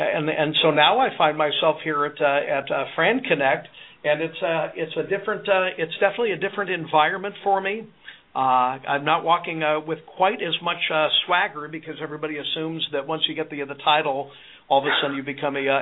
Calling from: Reston, Virginia, United States; Just outside of Washington, D.C. in beautiful Reston, Virginia.

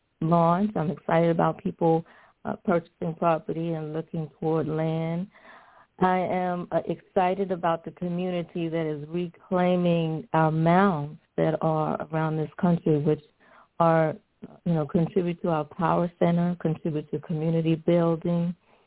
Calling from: Richmond, Virginia, United States; I'm calling from Richmond, Virginia.

